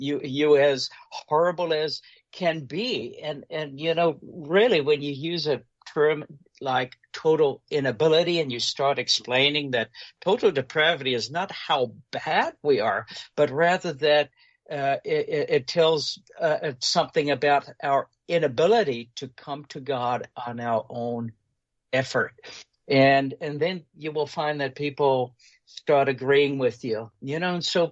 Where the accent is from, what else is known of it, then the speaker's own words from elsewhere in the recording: South Africa; I grew up in the Dutch Reformed churches of South Africa. Yeah, I was born and raised in South Africa, grew up in a Dutch Reformed church.